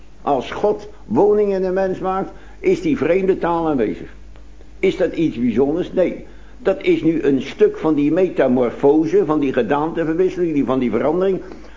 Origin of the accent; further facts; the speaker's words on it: Haarlem, North Holland, Netherlands; born there; ik ben in Haarlem geboren in de natuurlijke wereld.